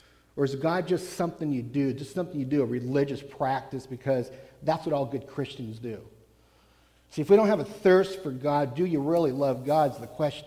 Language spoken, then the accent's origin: English; Jefferson, United States; I grew up in Jefferson, like I said, and I attended JBC.